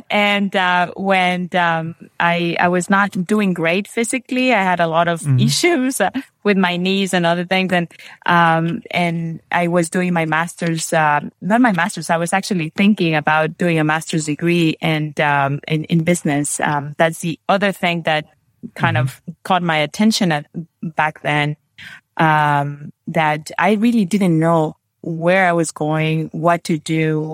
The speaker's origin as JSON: {"language": "English", "country": "Peru", "tie": "born or raised there", "also_born_or_lived": "Brazil", "first_language": "Spanish", "second_language": "English", "lives_now": "Germany", "said": "I was born in Peru. So I have Spanish, and my mother is Brazilian. My father's Peruvian, grew up in both countries. So Portuguese and Spanish were my languages besides English."}